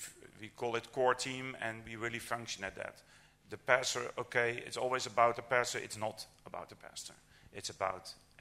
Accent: Netherlands; Okay, I'm from Holland, from the south of Holland.

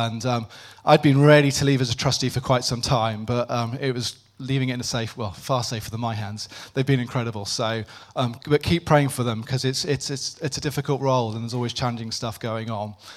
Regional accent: Birmingham, West Midlands, United Kingdom; born there; Is it like I was born in Birmingham?

